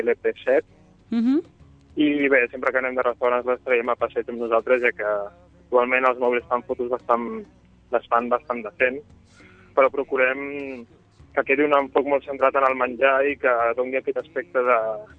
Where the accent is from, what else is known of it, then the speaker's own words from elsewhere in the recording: Constantí, Catalonia, Spain; I jo soc de Constantí.